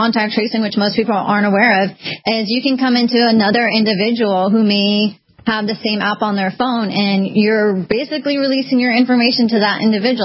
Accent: California, United States; moved away as an adult; Exactly. I come from California. I was raised in California. I know all the laws in California.

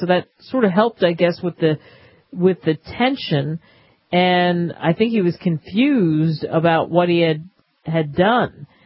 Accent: Philadelphia, Pennsylvania, United States; I can tell you this, growing up in Philadelphia, the Union guys win in Philadelphia.

